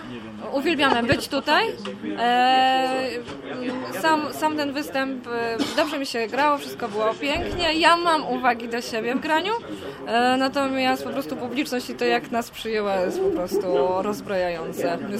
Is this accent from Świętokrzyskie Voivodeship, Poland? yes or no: no; Wrocław, Lower Silesian Voivodeship, Poland; Jesteśmy z Wrocławia.